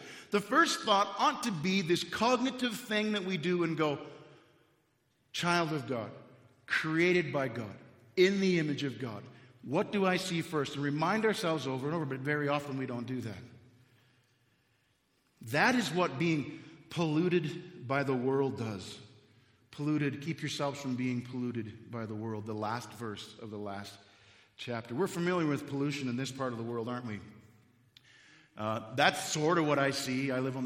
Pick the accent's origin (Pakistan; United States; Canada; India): Canada; and I'm from Canada, and this time of the year it was cold in Canada